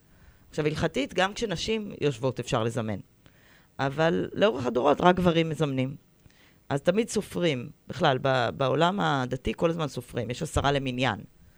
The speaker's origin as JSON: {"language": "Hebrew", "region": "Jerusalem District", "country": "Israel", "tie": "born or raised there", "said": "נולדתי בבית ציוני דתי, בגוש הציון, לא בירושלים, אבל היינו הרבה בירושלים."}